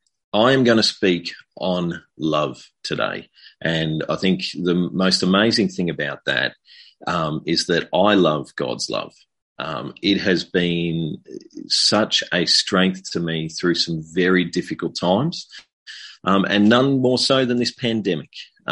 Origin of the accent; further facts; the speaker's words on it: Bendigo, Victoria, Australia; I grew up in Bendigo. I grew up in a loving Christian family and knew God and the love of God quite early in my life.